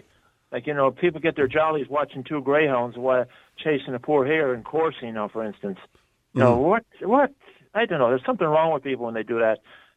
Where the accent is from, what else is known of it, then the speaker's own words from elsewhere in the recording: United States; now in Ireland; I grew up in America. I played ice hockey, basketball, baseball, you name it.